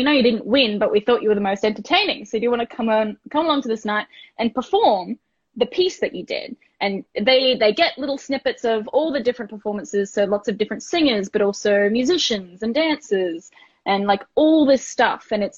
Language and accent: English; Gold Coast, Queensland, Australia; And I grew up on the Gold Coast as well.